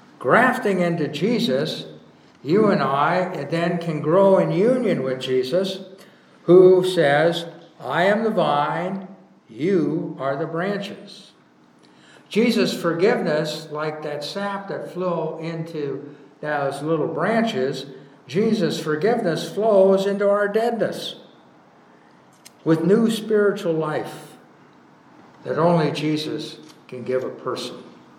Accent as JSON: {"language": "English", "town": "Portland", "region": "Oregon", "country": "United States", "tie": "born or raised there", "said": "As some of you know, but not all of you, as a boy, I grew up in Southwest Portland, Oregon."}